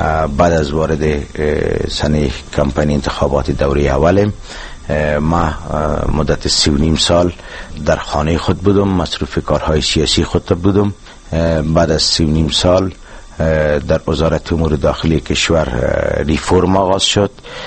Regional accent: Afghanistan; ما از افغانستان هستیم

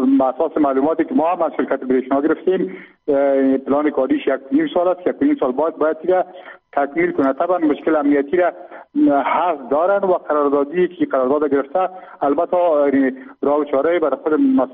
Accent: Afghanistan; همه ما هم افغان هستیم

